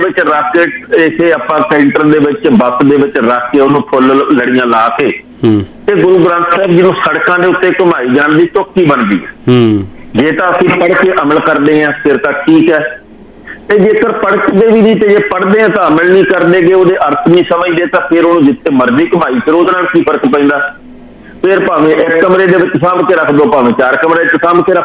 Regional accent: Punjab, India; ਤੇ ਅਸੀਂ ਪੰਜਾਬੀ ਹਾਂ

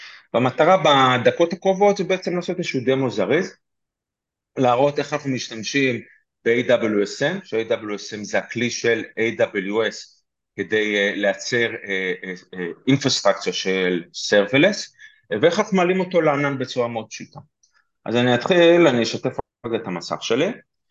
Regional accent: Petah Tikva, Central District, Israel; אז אני פתח תקוואי גאה, כן, זה אני לא מסתיר

